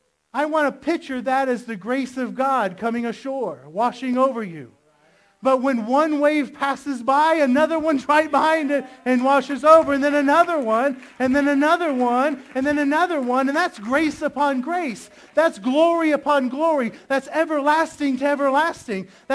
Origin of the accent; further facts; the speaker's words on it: Florida, United States